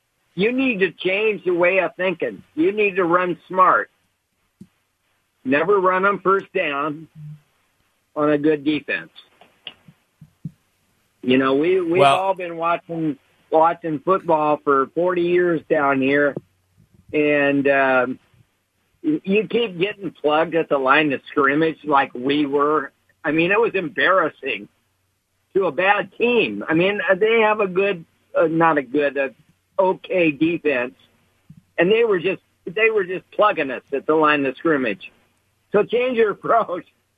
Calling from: Panama; I'm calling from Panama, so we don't have a very good line here.

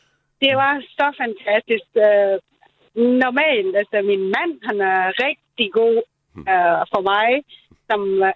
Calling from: Vejle, Region of Southern Denmark, Denmark; Jeg er faktisk fra Vejle.

